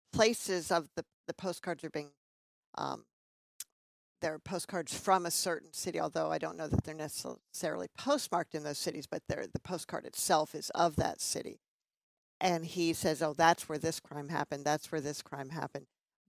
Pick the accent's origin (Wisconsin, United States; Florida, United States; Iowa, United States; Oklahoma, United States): Iowa, United States; Fairfield; I'm not going to talk about the one in my hometown of Fairfield, Iowa